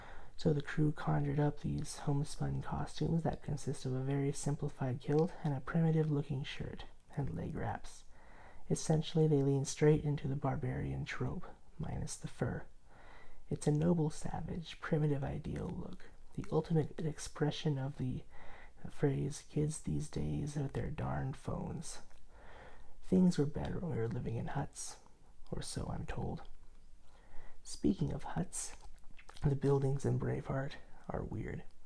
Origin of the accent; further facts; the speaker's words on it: United States; So, if we Americans are called barbaric by our fellows overseas, they're more right than wrong